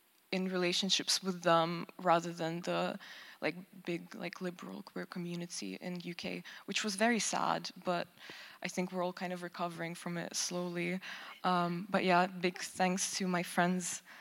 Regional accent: Ukraine; first language Russian; English is a second language; I grew up in East Ukraine, so it's very Russified, kind of. I spoke Russian growing up and I consumed Russian culture

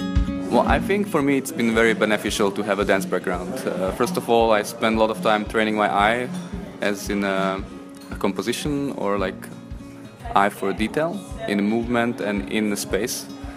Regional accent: Slovakia; English is a second language; now in Brussels, Belgium; I'm from Slovakia. I've been living in Brussels for 10 years now

